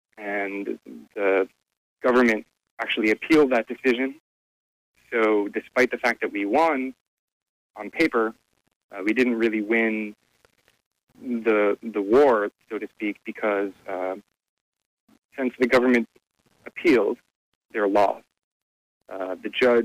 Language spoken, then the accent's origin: English; United States; I felt certain that I always have the right to talk to a lawyer since I'm an American.